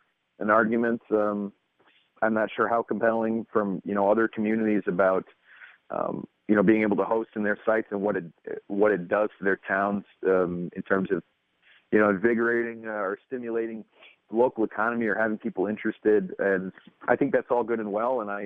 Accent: Sioux Falls, South Dakota, United States; I grew up in Sioux Falls, so call me biased.

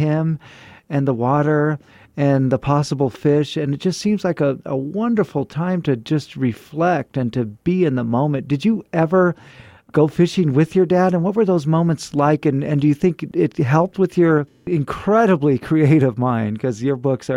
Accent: Fresno, California, United States; Yeah, I feel the same way about my hometown, which is Fresno, which is, you know, the number one tourist destination of California.

